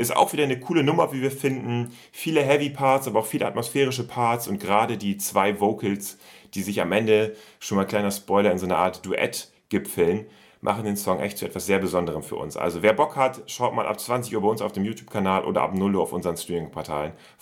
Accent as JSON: {"language": "German", "town": "Oldenburg", "region": "Lower Saxony", "country": "Germany", "tie": "born or raised there", "said": "bei uns in Oldenburg, in der Heimatstadt."}